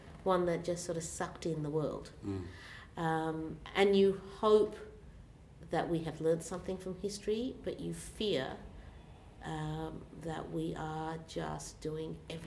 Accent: Australia; I was asked to give a speech for Australia Day in my hometown

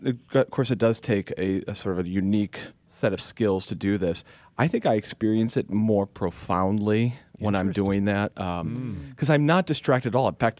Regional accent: Madisonville, Kentucky, United States; 83 in my hometown.

